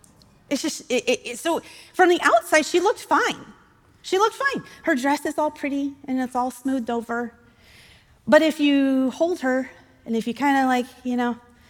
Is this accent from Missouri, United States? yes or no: no; Gillette, Wyoming, United States; I'm from Gillette, Wyoming, and I, at the time, 17,000 people, guys. It's a thriving metropolis.